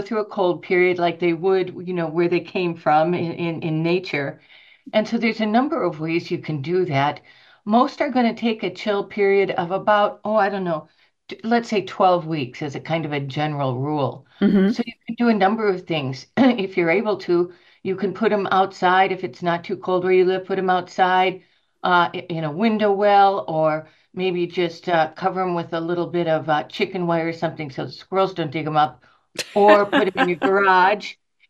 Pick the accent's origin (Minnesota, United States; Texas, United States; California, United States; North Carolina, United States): Minnesota, United States; even when I was a little child growing up in Minnesota, my mother grew tulips.